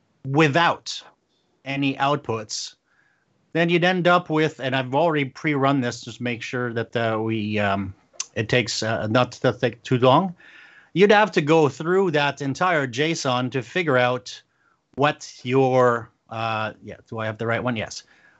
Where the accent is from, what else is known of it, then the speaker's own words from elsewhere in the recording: Canada; I am a Canadian